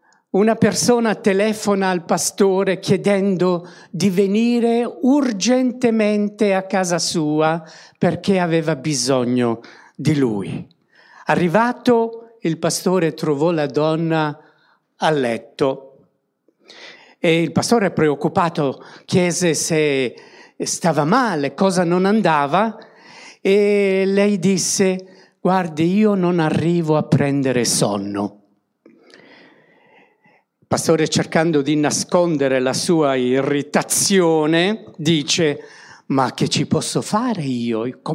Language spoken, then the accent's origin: Italian; Belgium; also born or lived in Denmark; now in Winterthur, Switzerland; Allora, sono cresciuto in Belgio